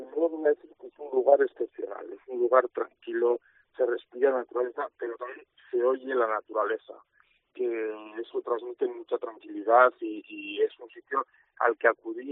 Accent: Pamplona, Navarre, Spain; Nosotros aquí en Navarra, también nosotros que somos de Pamplona

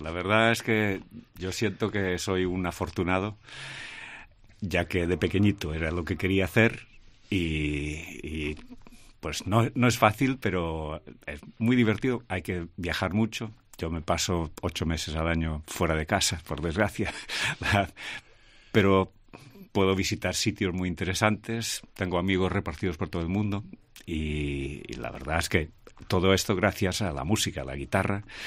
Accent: Scotland, United Kingdom; Spanish is a second language; ya que yo soy escocés y vivo en una zona celta.

